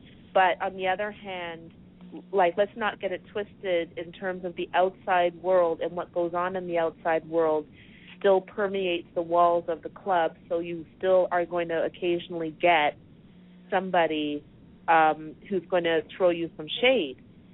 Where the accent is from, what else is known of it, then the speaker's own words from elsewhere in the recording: Canada; I think growing up in Canada, I agree to a point.